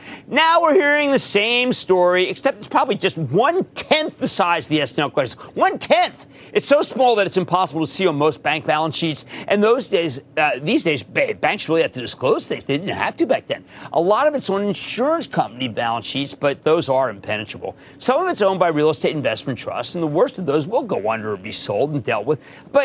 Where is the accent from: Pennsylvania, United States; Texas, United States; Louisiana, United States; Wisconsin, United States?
Pennsylvania, United States; Philadelphia; including my hometown of Philadelphia.